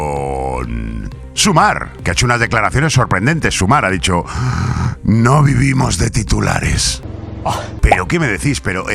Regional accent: Castile and León, Spain; en mi tierra ha arrancado el juicio del considerado como mayor caso de corrupción de la historia de Castilla y León.

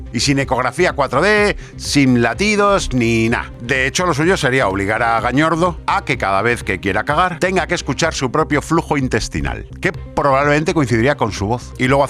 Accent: Castile and León, Spain; Te comento que en mi tierra, en Castilla y León, no Castilla-León, cuidado con esto, que nos ofende muchísimo allí

